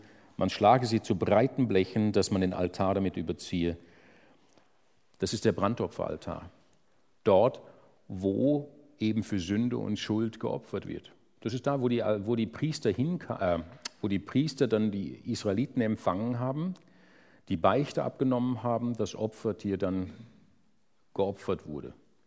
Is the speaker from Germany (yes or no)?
yes; Germany; now in Austria; Ich komme aus Deutschland und bin nach Österreich gezogen.